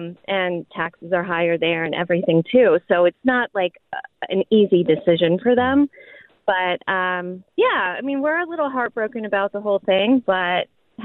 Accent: Chicago, Illinois, United States; But I'm from Chicago. I'm actually in Southwest Wisconsin right now in the Driftless area where my parents live

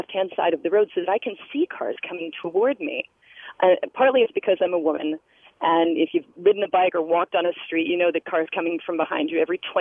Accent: New York, United States; I grew up in New York

